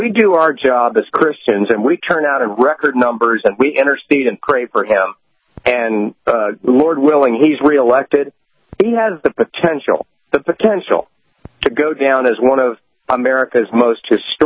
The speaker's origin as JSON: {"language": "English", "region": "Georgia", "country": "United States", "said": "who's a dear friend because we're both from Georgia"}